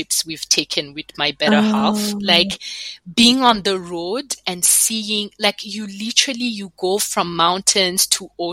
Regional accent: Burundi; Because I feel like when we were growing up in Burundi, I could just walk and go to my friend's place down the road.

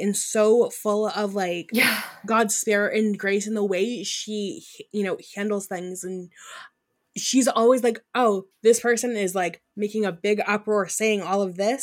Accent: Ireland; like I'm Irish, okay, and I know that's a cop-out

